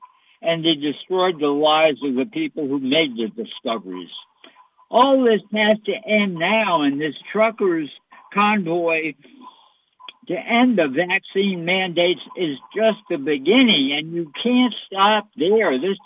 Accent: United States; I'm an American.

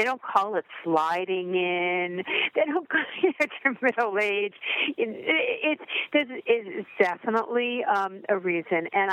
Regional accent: Miami, Florida, United States; You know, I grew up in Miami, and so for me, coming to the book festival is just the best.

